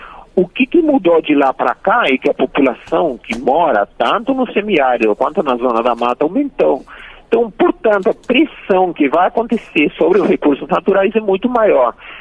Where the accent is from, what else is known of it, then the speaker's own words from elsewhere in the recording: Argentina; now in Brazil; Eu sou argentino, mas eu moro 30 anos no Brasil.